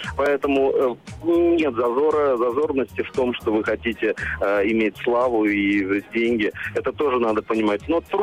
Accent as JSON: {"language": "Russian", "region": "Saint Petersburg", "country": "Russia", "lives_now": "Moscow, Russia", "said": "Но все равно я петербуржец, и я остаюсь петербуржцем."}